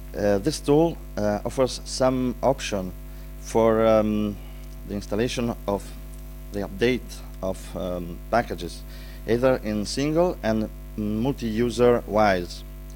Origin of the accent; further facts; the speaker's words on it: Italy; and I come from Italy.